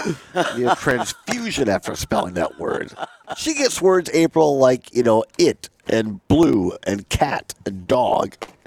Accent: Wisconsin, United States; now in Madison, United States; I grew up in Southwest Wisconsin. I live most of the time now in Madison.

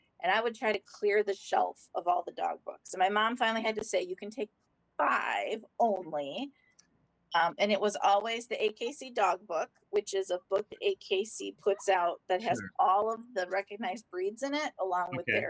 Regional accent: New Berlin, Wisconsin, United States; also born or lived in Milwaukee; now in Waukesha, United States; for me, home is New Berlin, because that's where I moved in middle school. So that's home. But yes, I was born in Milwaukee. Moved around a little bit, but I've been in Waukesha for, coming up on 19 years now.

